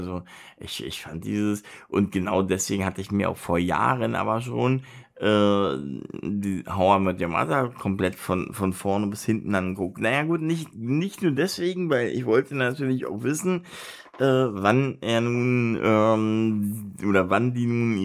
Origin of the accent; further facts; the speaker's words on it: Berlin, Germany; habe ja da in Berlin gewohnt, ich bin ja Berliner.